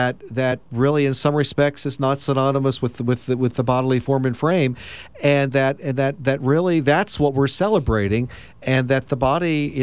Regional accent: Hagerstown, Maryland, United States; when I grew up in Hagerstown, it was a kind of a more liberal congregation.

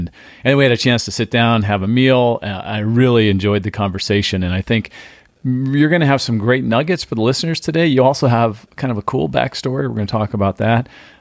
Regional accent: California, United States; also born or lived in Phoenix; because I grew up in California. Then I lived in Phoenix.

